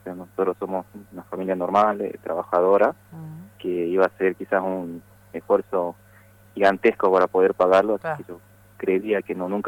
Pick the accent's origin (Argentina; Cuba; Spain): Argentina; Salta; De Salta Capital.